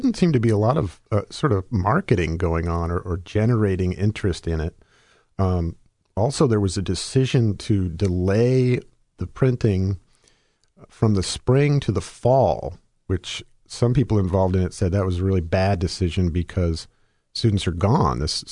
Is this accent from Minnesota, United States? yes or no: no; Massachusetts, United States; Well, I grew up in New England, so.